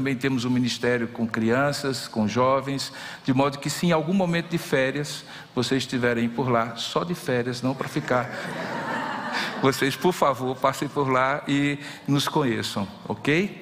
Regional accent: Paraíba, Brazil; now in São Paulo, Brazil; Eu sou um paraibano aqui perdido nessa grande São Paulo

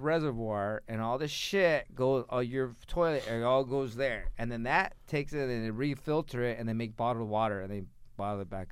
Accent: Mexico City, Mexico; I am from Mexico City.

